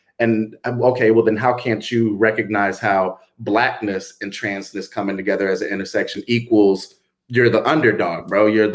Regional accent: Atlanta, Georgia, United States; From Atlanta originally.

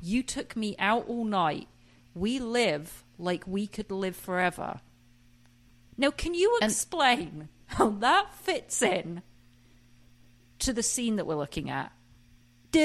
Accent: England, United Kingdom; I'm from England, I can say that.

